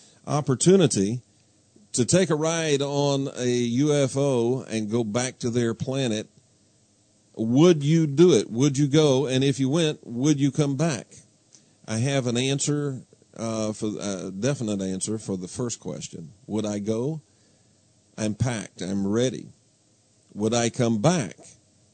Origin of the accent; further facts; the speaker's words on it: United States; My credentials are, I am a human, I am an American, I am free, and I read.